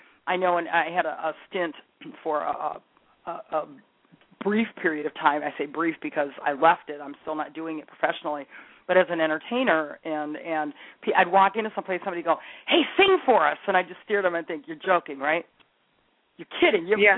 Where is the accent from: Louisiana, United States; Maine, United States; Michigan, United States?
Michigan, United States; Detroit; And believe me, I was born and raised in Detroit myself, so there's a lot here that is absolutely fantastic.